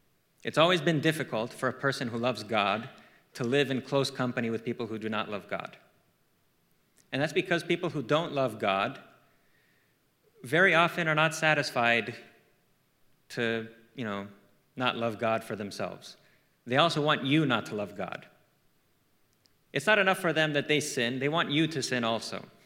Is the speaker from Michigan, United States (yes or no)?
no; Arizona, United States; You all live in California. I'm from Arizona. Arizona is a bit wilder than California.